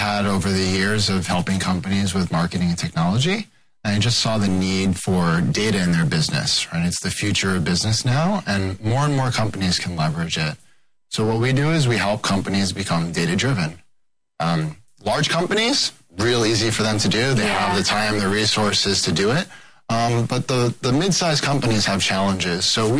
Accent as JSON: {"language": "English", "town": "New York City", "region": "New York", "country": "United States", "said": "I'm from the East Coast, New York City, Manhattan."}